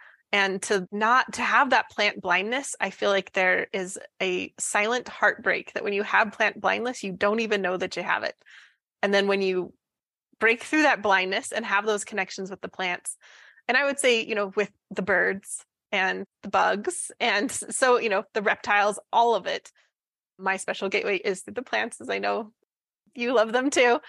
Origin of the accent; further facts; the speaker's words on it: Utah, United States; I grew up in Utah and my dad loved to go camping.